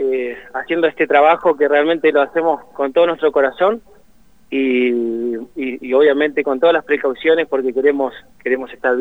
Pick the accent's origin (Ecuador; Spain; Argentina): Argentina